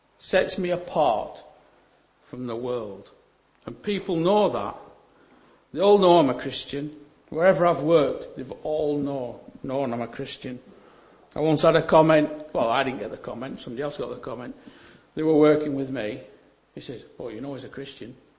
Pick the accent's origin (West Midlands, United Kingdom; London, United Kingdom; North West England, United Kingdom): North West England, United Kingdom; Burnley; I come from Burnley, sometimes I pronounce things a bit funny, especially me H's.